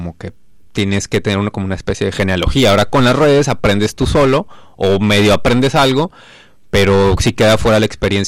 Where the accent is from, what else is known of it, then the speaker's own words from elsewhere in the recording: Mexico; Bueno, yo soy de México, hola.